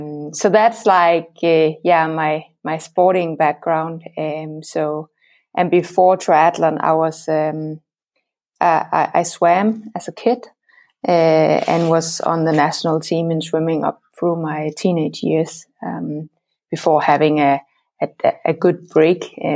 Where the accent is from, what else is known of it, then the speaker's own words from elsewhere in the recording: Denmark; English is a second language; I'm from Denmark. I'm a former professional triathlete.